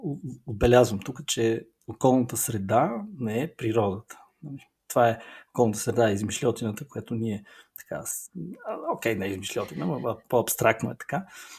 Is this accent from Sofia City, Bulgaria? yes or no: yes; Sofia, Sofia City, Bulgaria; От София съм, но част от детството си прекарах на морето.